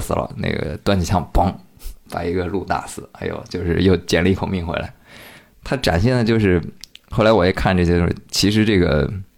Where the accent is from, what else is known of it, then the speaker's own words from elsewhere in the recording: Hunan, China; 因为我老家是在湖南嘛，它那个是属于那种丘陵地带，周围就会有很多那些比如说烂尾楼啊，要拆没拆的地方啊。